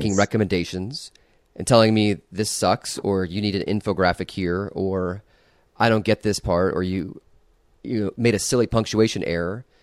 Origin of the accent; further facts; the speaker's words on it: Iowa, United States; I grew up in Iowa. I say woods.